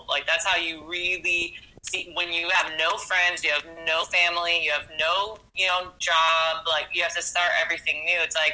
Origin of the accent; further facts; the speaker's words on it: Buffalo, New York, United States; I'm from Buffalo, New York.